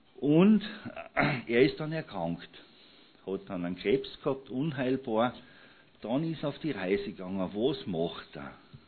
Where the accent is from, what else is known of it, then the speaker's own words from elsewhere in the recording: Mittersill, Salzburg, Austria; Ich komme aus dem Salzburger Land, aus Mittersill.